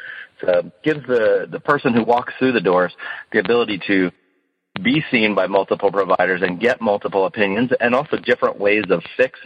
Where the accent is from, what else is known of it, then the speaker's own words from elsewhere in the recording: Bradenton, Florida, United States; also born or lived in California; coming back to the town that I grew up in Bradenton. When I went to school, I was out in California